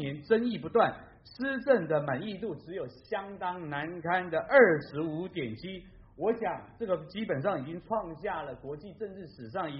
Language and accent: Chinese; Taiwan; 这是我们台湾人民深信敦厚善良朴实